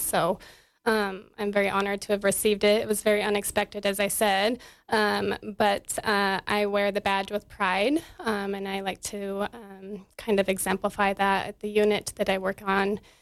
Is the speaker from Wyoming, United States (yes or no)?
yes; Hudson, Wyoming, United States; I grew up in Hudson, Wyoming, but most people know where Lander, Riverton, Wyoming are, so kind of smack dab between the two.